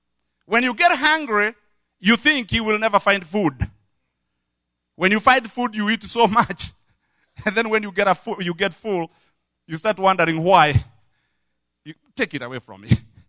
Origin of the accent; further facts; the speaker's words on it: Kenya; Or as we say, as a Kenyan, I would say hot.